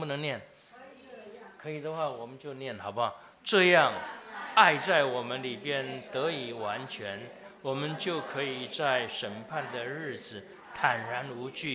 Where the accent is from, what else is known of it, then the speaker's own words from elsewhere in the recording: Taiwan; 我们台湾人太好了